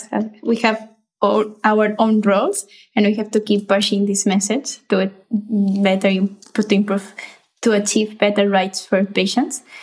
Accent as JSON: {"language": "English", "country": "Spain", "said": "Because, for example, as Yolanda was mentioning, when I'm from Spain, so when I was diagnosed"}